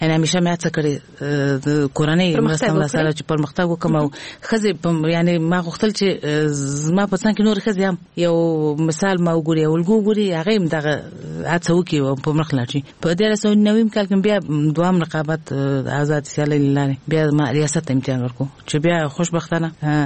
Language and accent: Pashto; Kabul, Afghanistan; also born or lived in Balkh; هیواد کې لوی شوی ما ابتدایي ښوونځی ما د کابل په ښار کې چې موږ د کابل ښار نه یو یعنی د ولایت وایم خو دلته لوی شوی ما د کابل په ښار کې مې ابتدایي زده کړې کړي دي.